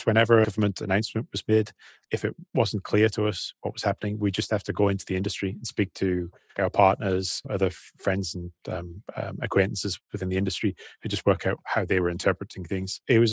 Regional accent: United Kingdom; but also we're British guys. We culturally cannot work out.

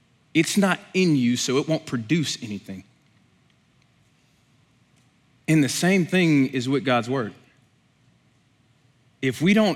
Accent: Louisiana, United States; now in Oklahoma, United States; All right, so I grew up in Louisiana, and one of my biggest adjustments was when I moved here to Oklahoma and dealing with the food.

